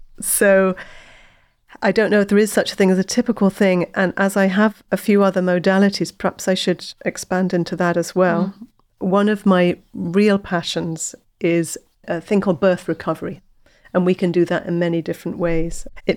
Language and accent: English; England, United Kingdom; born there; I was born in England.